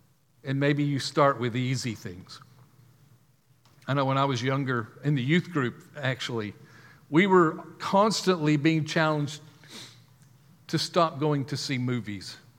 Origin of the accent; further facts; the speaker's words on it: United States; And I will say I am an American, but I don't know very many people that aren't.